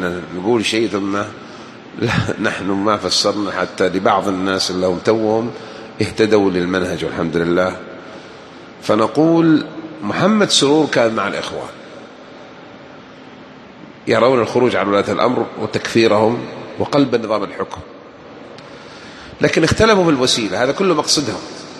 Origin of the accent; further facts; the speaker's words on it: Jeddah, Makkah Province, Saudi Arabia; صار يدرس عندنا في جدة